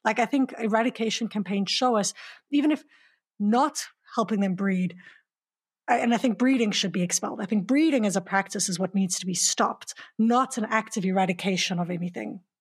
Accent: South Africa; I'm from South Africa and I'm a white South African

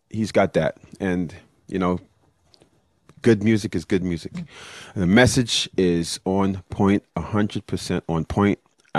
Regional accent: Brooklyn, New York, United States; And I came down here from Brooklyn, New York City, and to Florida.

